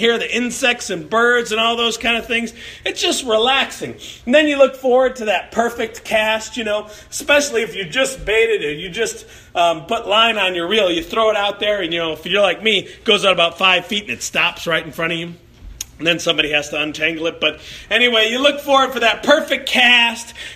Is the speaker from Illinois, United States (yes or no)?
yes; Chicago, Illinois, United States; I grew up in Chicago, and the people that you love, you protected.